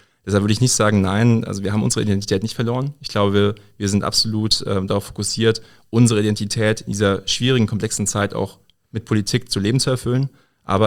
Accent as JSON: {"language": "German", "region": "Rhineland-Palatinate", "country": "Germany", "said": "ich komme aus dem Rhein-Hunsrück-Kreis"}